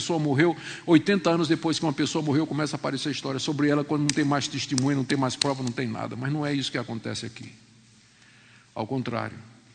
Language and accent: Portuguese; Pernambuco, Brazil; also born or lived in João Pessoa, Paraíba / Ceará; Eu sou nordestino, nasci em João Pessoa, na Paraíba, me criei em Pernambuco, passei um tempo no Ceará, e no Ceará eu morei no Crato e no Juazeiro, terra do Padre Cis.